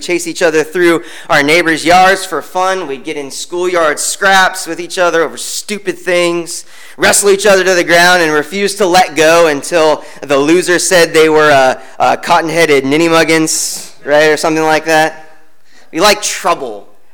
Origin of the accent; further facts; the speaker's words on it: California, United States; I'm from California. You watch the sunset on the beach.